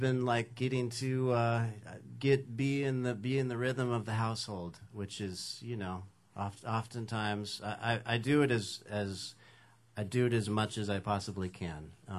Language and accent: English; California, United States; despite the fact that I grew up in Southern California, there's no cats in my life.